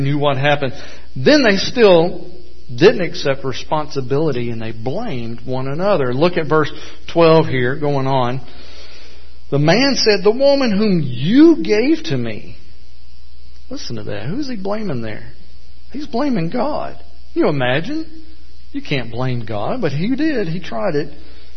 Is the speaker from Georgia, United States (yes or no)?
yes; Georgia, United States; You know, I'm originally from Georgia.